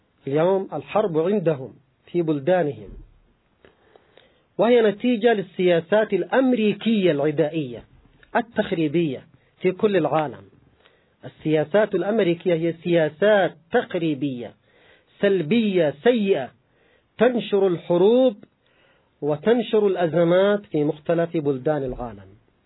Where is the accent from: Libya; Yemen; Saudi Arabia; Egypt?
Yemen; أما نحن كشعب يمني